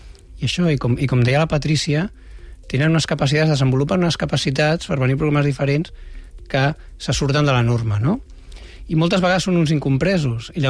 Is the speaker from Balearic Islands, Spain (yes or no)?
no; Catalonia, Spain; els dos fundadors, doncs, som catalans, som orgullosos de ser catalans